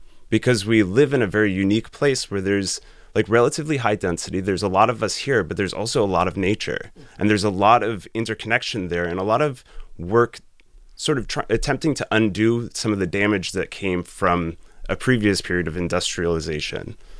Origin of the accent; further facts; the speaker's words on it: Esopus, New York, United States; I would say the root of it all was growing up in Esopus and just hanging out in the woods there.